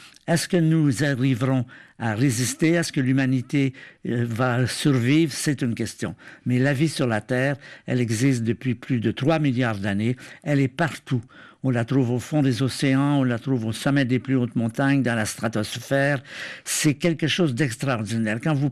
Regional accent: Canada; Moi, je me souviens, quand j'étais enfant au Canada

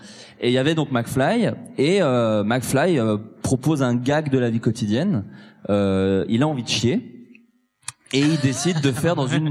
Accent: Bourgogne-Franche-Comté, France; Ça par contre, moi j'ai grandi en Bourgogne.

